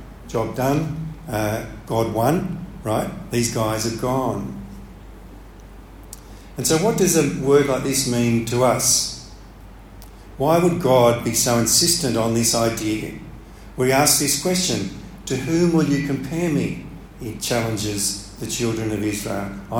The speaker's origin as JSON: {"language": "English", "town": "Brisbane", "region": "Queensland", "country": "Australia", "tie": "born or raised there", "said": "in my 20s, when I grew up in Brisbane"}